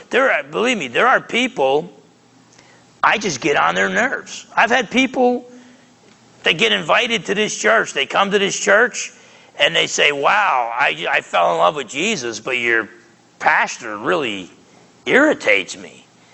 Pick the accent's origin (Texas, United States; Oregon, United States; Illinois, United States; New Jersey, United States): New Jersey, United States; I just figured, look, I'm from Jersey. And I talk like I'm from Jersey. I'm just going to be myself and try to be the best